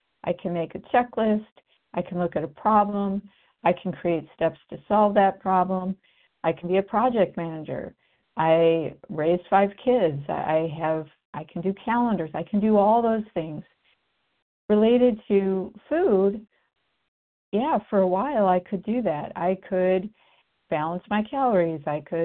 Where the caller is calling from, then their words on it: Indiana, United States; I'm calling from Indiana.